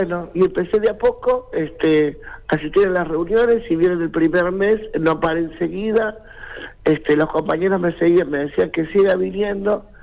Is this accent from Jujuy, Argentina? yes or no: no; La Matanza, Buenos Aires Province, Argentina; Yo soy de Buenos Aires, de La Matanza.